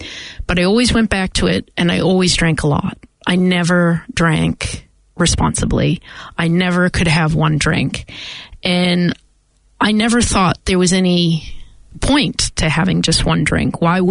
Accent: Massachusetts, United States; I grew up in just outside of Boston, Massachusetts, Irish Catholic family.

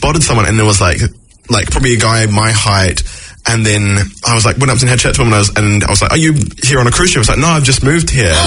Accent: Jamaica; as proud as I am as a Jamaican

